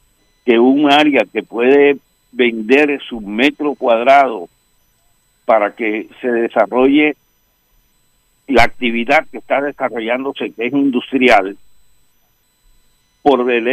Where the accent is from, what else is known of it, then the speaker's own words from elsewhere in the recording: Barranquilla, Atlántico, Colombia; como barranquillero creo que debo hacerlo